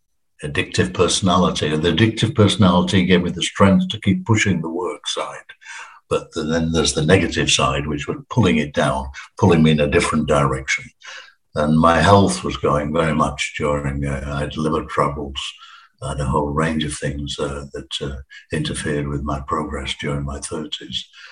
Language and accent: English; Yorkshire and the Humber, United Kingdom; moved away as an adult; I then got a full-time job with the union in London when I was 21. I moved from Yorkshire down to London.